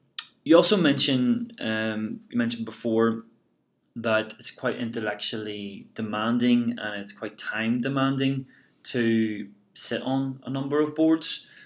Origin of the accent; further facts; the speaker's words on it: Ireland; now in New Zealand; Being an Irishman in New Zealand, it's nearly like you've got to drink, you know.